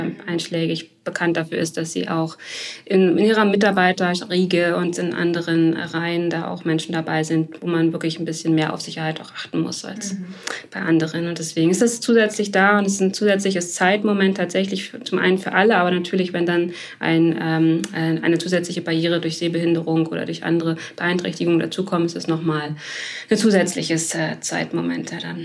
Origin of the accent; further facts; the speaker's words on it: Glöwen, Brandenburg, Germany; Ich bin ein Dorfkind. Mein Heimatort heißt Glöwen. Das ist so das letzte Zipfelchen an der Grenze zu Sachsen-Anhalt.